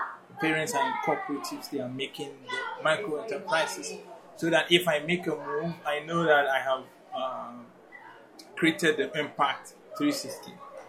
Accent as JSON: {"language": "English", "town": "Anyako", "region": "Volta", "country": "Ghana", "said": "No, I'm full blown ever. Like, I'm from both mother and father are from Volta."}